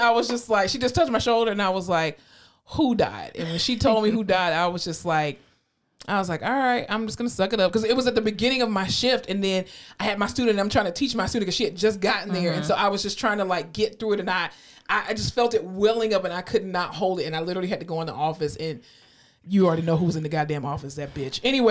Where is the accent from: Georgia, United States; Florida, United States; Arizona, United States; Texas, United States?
Florida, United States; And I was born and raised in Florida.